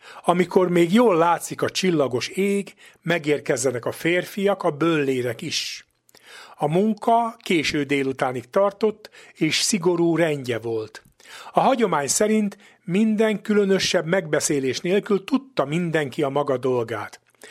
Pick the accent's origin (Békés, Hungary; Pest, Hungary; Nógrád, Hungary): Békés, Hungary; Újkígyós; Gyermekkoromban Újkígyóson a nagy munka előkészületei már korábban elkezdődtek.